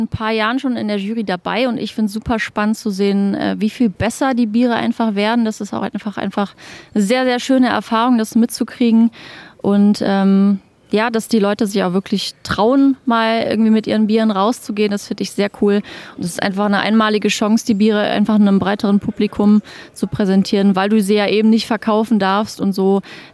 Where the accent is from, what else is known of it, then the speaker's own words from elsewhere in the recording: Mönchengladbach, North Rhine-Westphalia, Germany; Wir kommen aus Mönchengladbach, ist in der Nähe von Düsseldorf